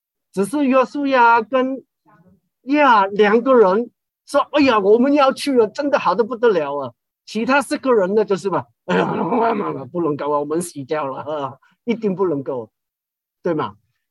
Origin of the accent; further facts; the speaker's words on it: Hong Kong; accent: Hong Kong; Chinese is a second language; 我香港人要讲普通话的时候，我怎么去面对？